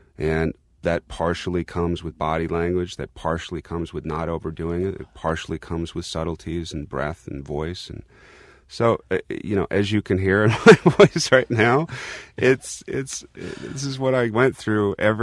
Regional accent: Paso Robles, California, United States; born or raised there

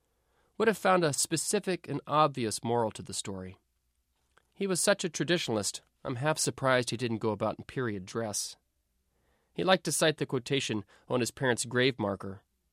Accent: the South, United States; now in San Francisco, United States; I grew up in the South, but made my home here in San Francisco for what are called lifestyle reasons.

